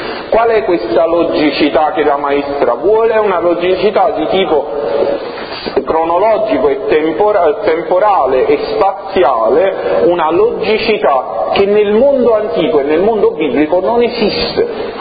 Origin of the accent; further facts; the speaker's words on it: Naples, Campania, Italy; Vabbè, noi siamo napoletani